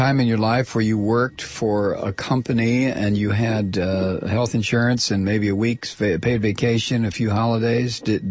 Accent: Toledo, Ohio, United States; I grew up in the Detroit area in Toledo, and I spent an awful lot of time there.

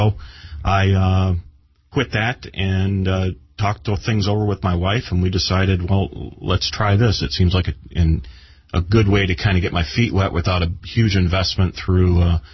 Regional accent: Westland, Michigan, United States; I grew up fishing with my dad in Michigan area. I grew up in Westland, went to John Glenn High School, that whole thing there.

